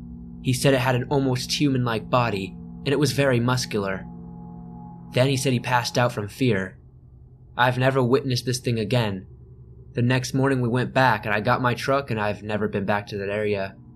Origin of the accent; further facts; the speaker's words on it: Tennessee, United States; I'm from Eastern Tennessee, and around here we have the Big South Fork National Park.